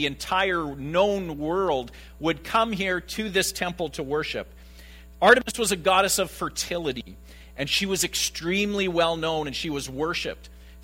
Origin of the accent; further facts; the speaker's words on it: Saskatchewan, Canada; I'm from Saskatchewan.